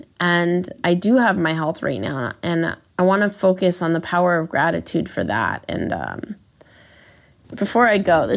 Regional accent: Los Angeles, California, United States; I grew up in LA in Westwood, and looking over my balcony and just totally feeling like anything was possible for me.

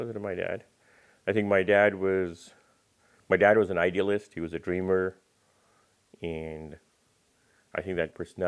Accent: Delhi, India; born there; also born or lived in Khartoum, Sudan / Kano, Nigeria / Meerut, India; I was born in Delhi, went to Khartoum, Sudan when I was 4, Kano, Nigeria when I was 10, and then I went to live in a town called Meerut in northern India when I was 16.

